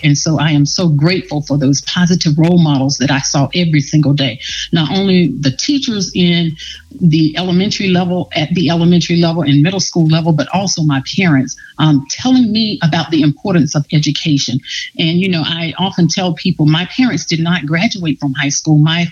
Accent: Milwaukee, North Carolina, United States; I grew up in Milwaukee, North Carolina, eastern part of North Carolina, very rural, also very humbling beginnings.

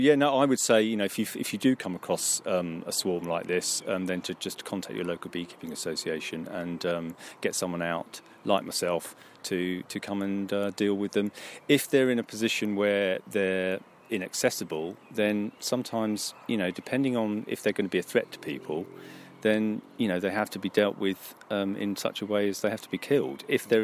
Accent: Huntingdon, East of England, United Kingdom; Yeah, I'm local from Huntingdon.

